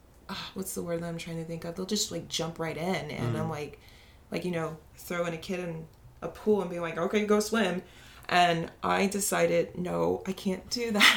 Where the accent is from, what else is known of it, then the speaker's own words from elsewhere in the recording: San Antonio, Texas, United States; and because I was from San Antonio, nobody.